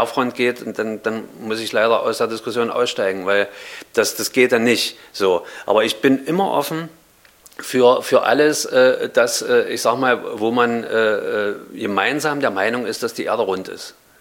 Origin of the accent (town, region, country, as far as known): Berlin, Germany; born or raised there